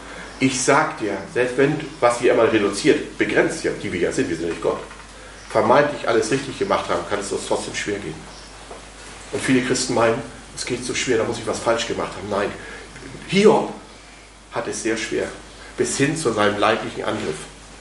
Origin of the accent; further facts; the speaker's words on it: Husum, Schleswig-Holstein, Germany; in meiner alten Heimatgemeinde in Husum, wo ich ursprünglich auch herkomme.